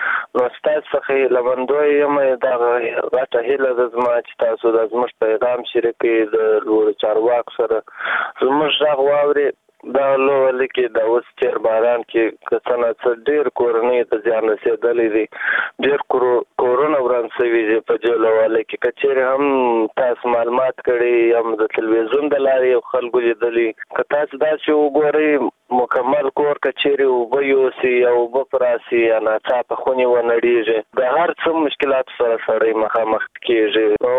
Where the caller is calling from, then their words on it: Kandahar, Afghanistan; د کندهار ولایت نه